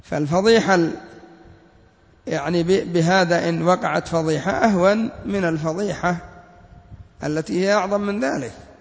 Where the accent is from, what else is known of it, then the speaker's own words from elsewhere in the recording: Yemen; حتى عندنا في اليمن إذا سبوا الواحد إما أن يقولوا له يا حمار